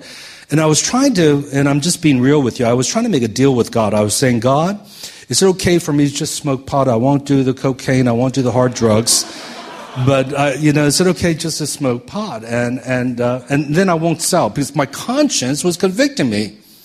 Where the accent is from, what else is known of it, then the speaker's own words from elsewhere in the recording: Washington, D.C., District of Columbia, United States; I grew up on the East Coast in the Washington, D.C. area.